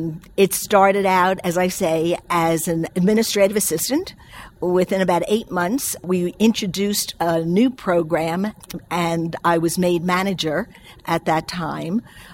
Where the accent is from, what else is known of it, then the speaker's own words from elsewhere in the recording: New York, United States; born there; now in Atlanta, United States; As you can tell by my accent, I am not a native Atlantan. I was born up in New York